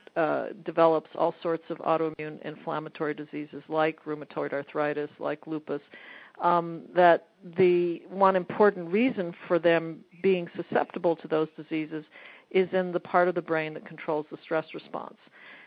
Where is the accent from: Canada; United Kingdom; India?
Canada; Montreal, Quebec; I was born and raised in Montreal, and I went to medical school at McGill University